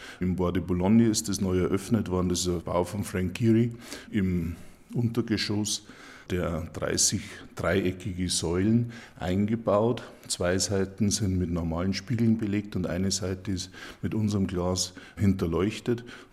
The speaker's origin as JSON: {"language": "German", "town": "Regensburg", "region": "Bavaria", "country": "Germany", "tie": "born or raised there", "said": "ich habe da das große Glück, dass ich fast ein Eingeborener bin. Ich bin in Regensburg, in der Hauptstadt der Oberpfalz, aufgewachsen."}